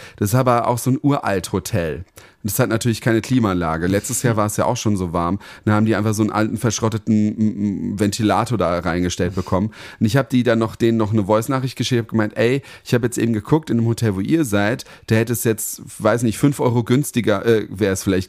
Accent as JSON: {"language": "German", "region": "Berlin", "country": "Germany", "also_born_or_lived": "Heppenheim", "said": "Dann der Typ so zu mir, wo kommen Sie denn her aus Berlin? Und ich so, ja, wir so aus Tegel."}